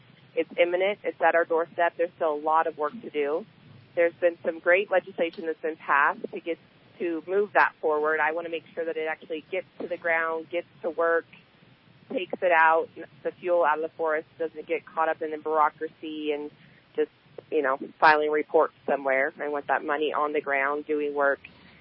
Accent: California, United States; I was born and raised in Shasta County. My family, 4th generation from there, just committed to our district

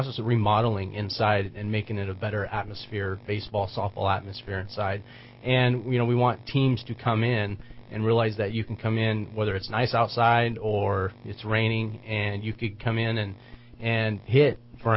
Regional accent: Reading, United States; I grew up here in Reading.

